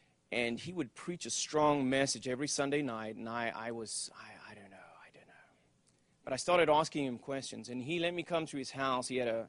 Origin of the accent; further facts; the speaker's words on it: London, United Kingdom; born there; But I was born in England, in London, and not from a Christian family.